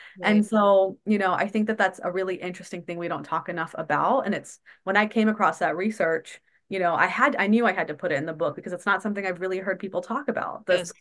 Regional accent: India; just because I am Indian and I can speak to that more closely here

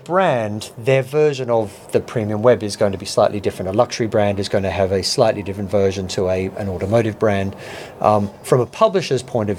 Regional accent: Australia; now in United Kingdom; I then moved to the UK. I'm Australian originally. I moved to the UK

